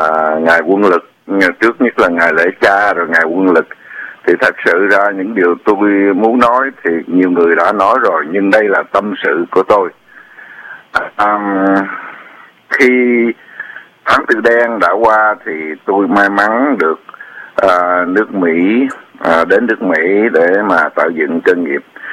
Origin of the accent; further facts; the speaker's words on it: Southern Vietnam, Vietnam; moved away as an adult; tôi sinh trưởng ở miền Nam Việt Nam thì tôi phải nhập ngũ